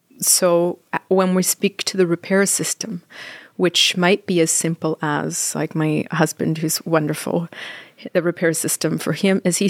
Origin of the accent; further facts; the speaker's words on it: Canada; And when I first got married to my husband, who's Italian, I'm Canadian. Canadians say sorry about everything.